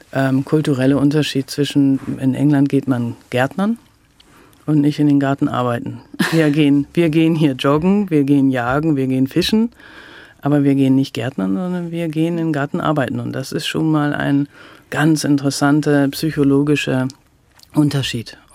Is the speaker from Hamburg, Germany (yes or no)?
yes; Hamburg, Germany; born there; Ich bin ja Hamburgerin, gebürtige Hamburgerin.